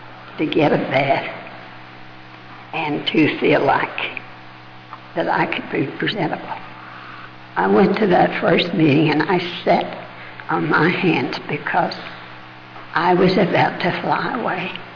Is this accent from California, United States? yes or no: no; Texas, United States; You see, I'm a dyed-in-the-wool Southern Baptist, and I was born and reared in Texas.